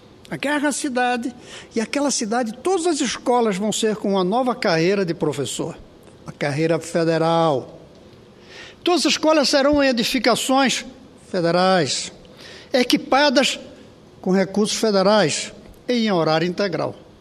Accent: Brazil; manifestar a vergonha que eu sinto como brasileiro

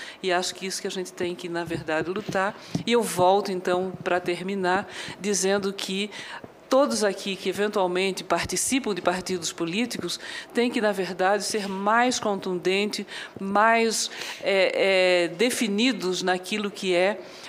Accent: Santa Catarina, Brazil; now in Curitiba, Brazil; eu sou catarinense, moro em Curitiba e participo dessas discussões todas

